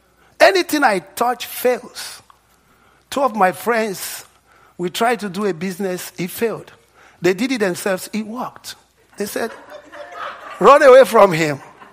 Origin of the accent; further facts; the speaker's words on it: Nigeria; I grew up, and in the environment I grew up in Nigeria